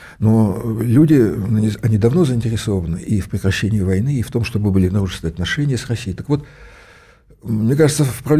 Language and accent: Russian; Ukraine; also born or lived in Poltava / Kharkiv / Dnipropetrovsk; Я сам с Украины. Я знаю, что такое украинцы. Я и в Полтаве долгое время жил, и Харьков, и Днепропетровск.